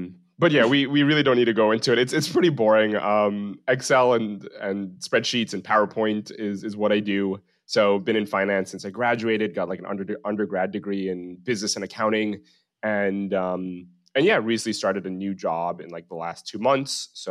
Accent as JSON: {"language": "English", "region": "New Jersey", "country": "United States", "tie": "born or raised there", "lives_now": "New York, United States", "said": "So born and raised in Jersey, I am currently 26."}